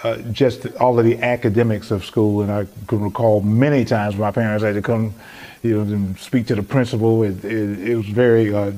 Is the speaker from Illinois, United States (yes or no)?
yes; Chicago, Illinois, United States; Because I grew up in Chicago, family of six, didn't realize we were poor.